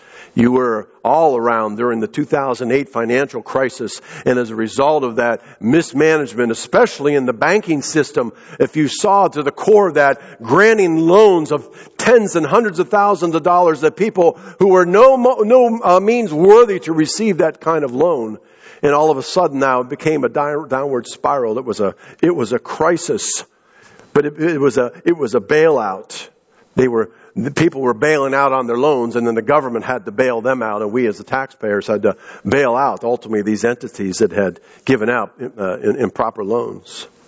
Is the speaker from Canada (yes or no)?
no; United States; That is who I am as an American